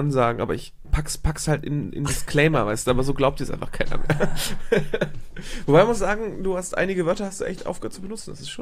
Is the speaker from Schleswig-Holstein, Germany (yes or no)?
yes; Schleswig-Holstein, Germany; ich bin aufgewachsen in der Nähe vom Kernkraftwerk Krümmel